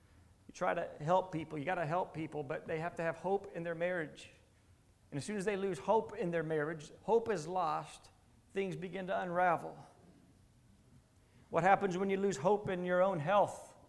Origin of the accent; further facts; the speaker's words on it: United States; I mean, I'm American. I come from the States, and you all know that, I think.